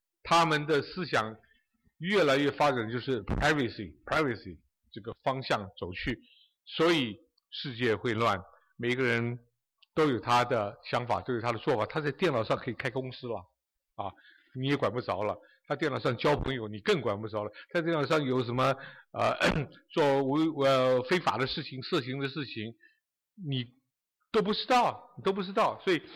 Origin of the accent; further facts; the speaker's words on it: Taiwan; moved away as an adult; also born or lived in China; now in United States; 我是在中国出生，然后到台湾，然后我到大学的时候读电机系